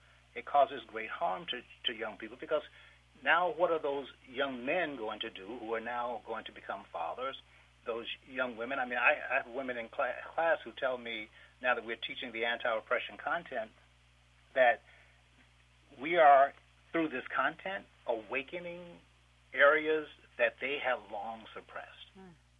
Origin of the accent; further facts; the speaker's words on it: Apalachicola, Florida, United States; when I speak in my hometown of Apalachicola, Florida